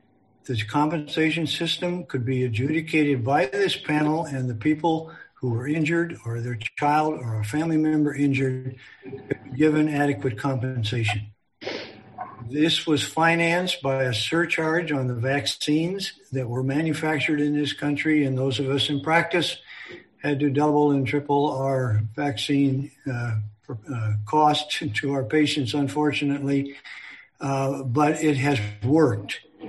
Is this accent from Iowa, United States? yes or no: yes; Iowa City, Iowa, United States; I'm a pediatrician from Iowa City